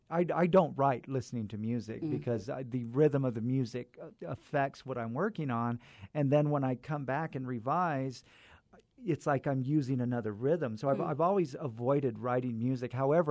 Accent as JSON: {"language": "English", "town": "Fresno", "region": "California", "country": "United States", "lives_now": "El Paso, United States", "said": "I've been in El Paso for almost 20 years. And I feel like, yeah, I mean, even though I'm from California, from Fresno."}